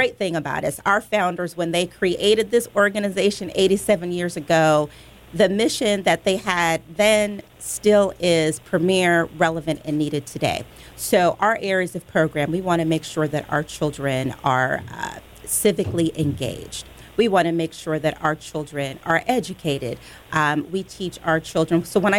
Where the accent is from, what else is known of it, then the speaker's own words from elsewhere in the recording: Los Angeles, California, United States; So I am actually here from Los Angeles.